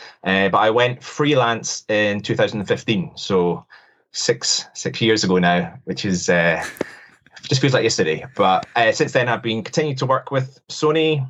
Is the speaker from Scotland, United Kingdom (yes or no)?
yes; Scotland, United Kingdom; I'm a Scottish composer, sound designer working in games.